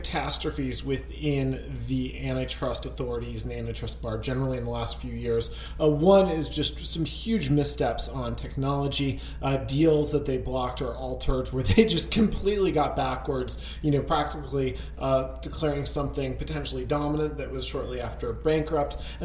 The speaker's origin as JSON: {"language": "English", "region": "Connecticut", "country": "United States", "said": "especially my home state of Connecticut, they are bankrupt for all intents and purposes"}